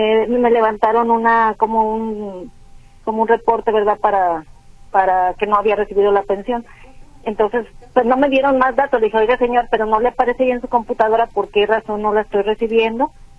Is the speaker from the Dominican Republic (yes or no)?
no; Zacatecas, Mexico; pero yo soy del estado de Zacatecas